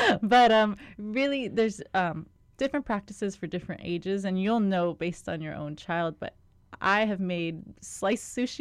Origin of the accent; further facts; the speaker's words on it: Hawaii, United States; Growing up on Kauai, I love nature. I love everything about the world.